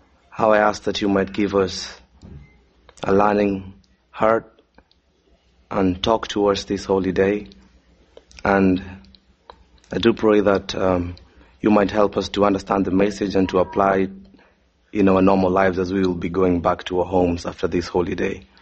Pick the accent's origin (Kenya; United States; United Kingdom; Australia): Kenya; I know Kenyans are famous for running, and being a Kenyan myself, there's no way a Kenyan or a footman can be compared to a running horse, right?